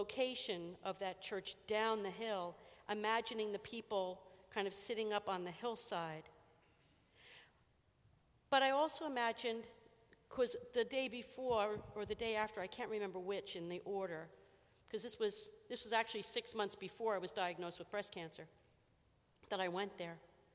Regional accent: New Jersey, United States; I grew up in New Jersey, and I think you can tell that.

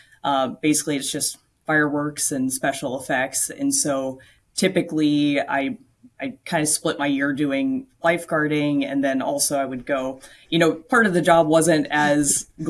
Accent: South Carolina, United States; also born or lived in Boston; now in California, United States; So I grew up in South Carolina, was born and raised there, went to school there at the University of South Carolina.

